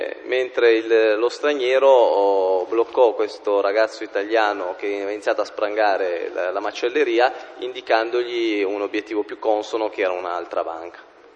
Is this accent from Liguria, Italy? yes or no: yes; Genoa, Liguria, Italy; essendo io genovese, mi chiedo se fossi genovese, confermai il fatto di essere della città